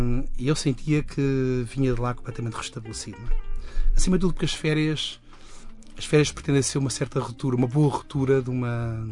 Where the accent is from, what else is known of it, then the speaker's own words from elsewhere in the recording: Ribamar, Lisbon, Portugal; eu sou de Ribamar, da Ericeira, para natural de Santo Isidoro, da freguesia, não é?